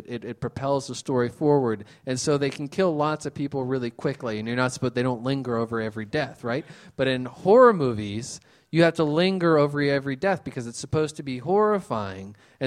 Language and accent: English; Philadelphia, Pennsylvania, United States; Oh, I love my hometown. I think it's great.